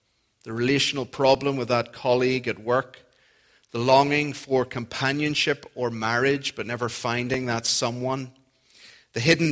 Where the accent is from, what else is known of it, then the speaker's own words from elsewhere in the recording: Northern Ireland, United Kingdom; accent: Northern Irish; That's my Northern Irish accent again.